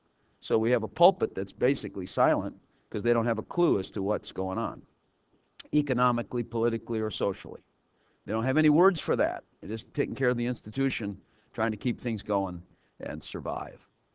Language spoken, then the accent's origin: English; Chicago, Illinois, United States; Come on, he's from Chicago. I'm from Chicago. That's exactly the way it is.